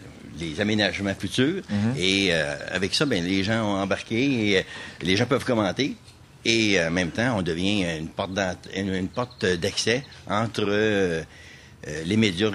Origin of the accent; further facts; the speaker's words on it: Loretteville, Quebec, Canada; Parce que moi, je suis natif de Loretteville